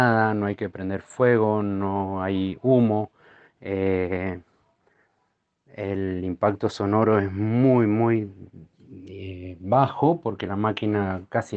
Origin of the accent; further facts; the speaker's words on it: San Martín, Argentina; soy de acá de San Martín, vivo en el centro de San Martín